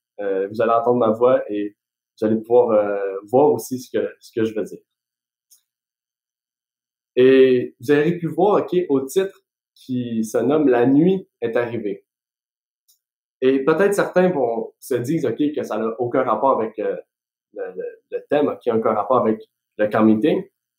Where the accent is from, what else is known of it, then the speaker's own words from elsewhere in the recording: Canada; Donc, je suis du Canada